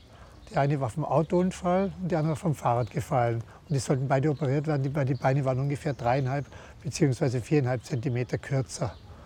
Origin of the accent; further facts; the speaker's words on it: Steyr, Upper Austria, Austria; Also mein Zwillingsbruder hat mich dann nach Österreich gebracht, in meine Heimatstadt Steyr.